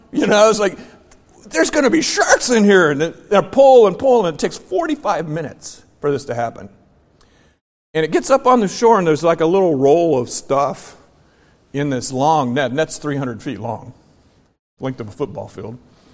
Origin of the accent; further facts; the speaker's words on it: Shawnee, United States; I'm thinking, I'm from Shawnee. How did I get here?